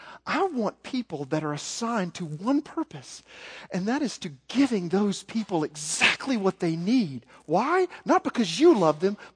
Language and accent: English; Arkansas, United States; And I'm like, well, I'm from Arkansas. I'm not going to be okay.